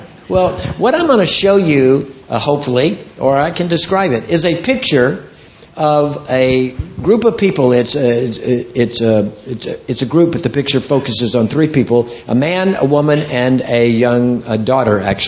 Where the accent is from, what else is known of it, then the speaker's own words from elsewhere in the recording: San Diego, California, United States; I'm from San Diego, California, and I have the privilege of ministering all over the world.